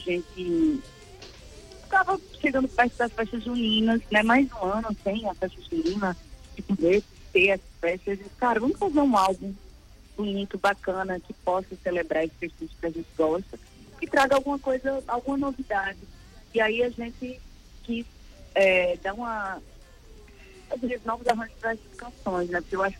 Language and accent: Portuguese; Northeast Region, Brazil; eu como nordestina